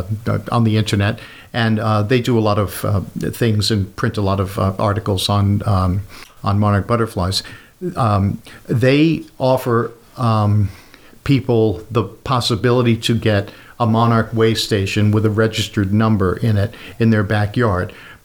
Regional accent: New York, United States; now in Brookings, United States; as much as I've enjoyed them from when I was a kid growing up in New York.

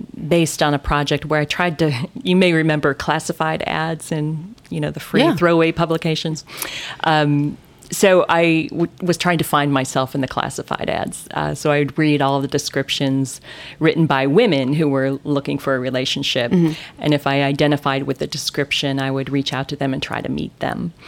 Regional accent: Stow, Ohio, United States; I grew up in Northeast Ohio. I'm the youngest of 8 children, so I come from a big Catholic family in a small town called Stowe. It's just outside of Akron, near Cleveland. Mm-hmm. And I lived there for the first 25 years of my life.

